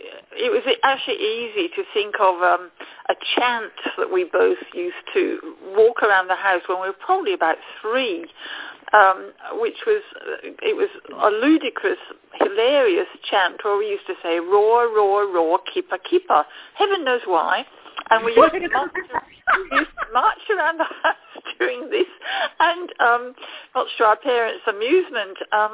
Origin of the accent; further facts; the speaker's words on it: Perth, Western Australia, Australia; I'm from Perth, Western Australia.